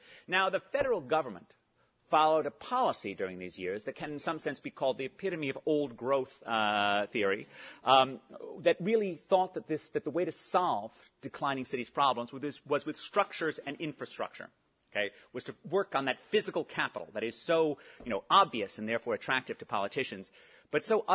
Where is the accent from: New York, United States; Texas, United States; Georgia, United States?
New York, United States; born there; I was born in 1967 in Manhattan